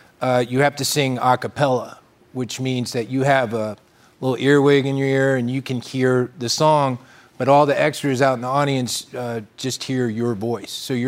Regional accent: Kentucky, United States; Yeah, I mean, I grew up in Kentucky, so... thank you. It's just below the Mason-Dixon line.

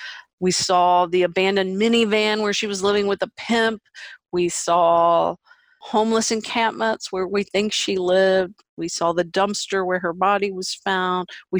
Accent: Urbana, Ohio, United States; No, I grew up in Ohio in a small factory town called Urbana.

